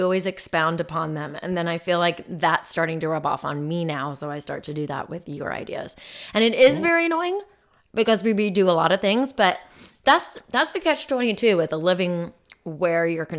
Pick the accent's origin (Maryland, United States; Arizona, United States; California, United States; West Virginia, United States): Arizona, United States; Phoenix; I grew up in Phoenix.